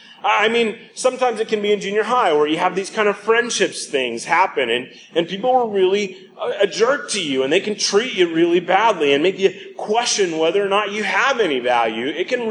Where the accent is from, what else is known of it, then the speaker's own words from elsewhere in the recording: Sioux Center, Iowa, United States; I grew up in Sioux Center, Iowa, and we had this recess club.